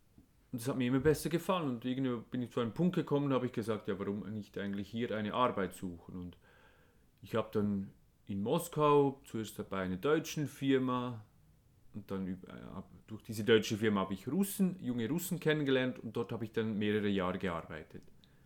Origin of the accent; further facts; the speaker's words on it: Schötz, Lucerne, Switzerland; Ich komme aus dem Luzerner Hinterland, aus Schötz, aus einer Bauernfamilie, sehr schöne Kindheit gehabt mit Eltern und Geschwistern, normal katholisch aufgewachsen, wie die meisten in unserem Dorf